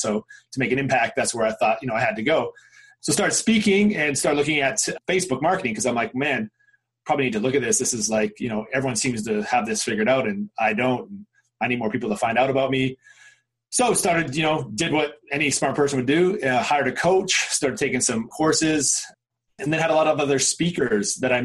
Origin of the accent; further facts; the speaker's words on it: Canada; I come from Canada.